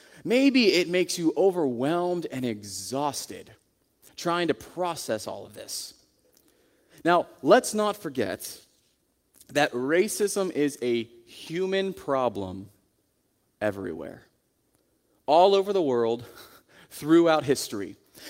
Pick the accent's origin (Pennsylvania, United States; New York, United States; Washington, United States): Pennsylvania, United States; Waynesburg; I grew up in Waynesburg, down in Greene County